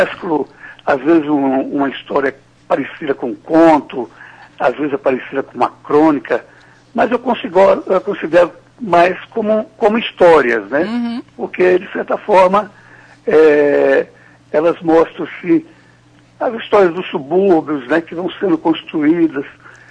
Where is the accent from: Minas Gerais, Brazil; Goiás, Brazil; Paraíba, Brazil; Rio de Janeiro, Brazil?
Minas Gerais, Brazil; also born or lived in Bahia; a minha infância passada em Minas Gerais, a minha infância passada na Bahia